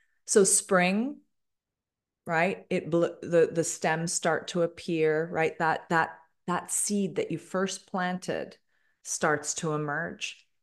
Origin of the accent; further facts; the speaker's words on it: Toronto, Ontario, Canada; Let's think of the climate and country that I was born and raised in Canada, Toronto, Ontario. It's freezing cold, right?